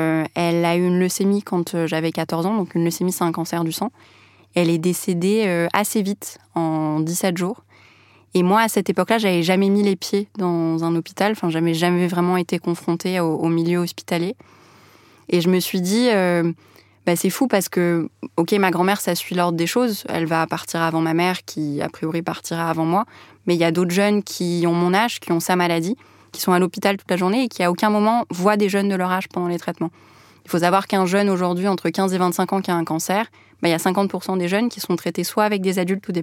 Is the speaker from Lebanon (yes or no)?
yes; Beirut, Beirut Governorate, Lebanon; now in France; Enfin, moi, je suis née à Beyrouth et j'ai grandi un peu là-bas. Puis il y a eu la guerre en 2006 qui a fait qu'on est arrivé en France.